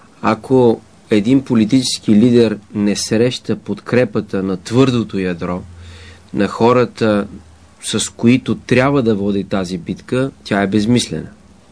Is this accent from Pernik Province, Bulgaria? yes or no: no; Sandanski, Blagoevgrad Province, Bulgaria; по главната улица на Сандански, Цветан Цветанов и Флоров забелязват чрез свои активисти в моя роден град магазина на моя братовчет.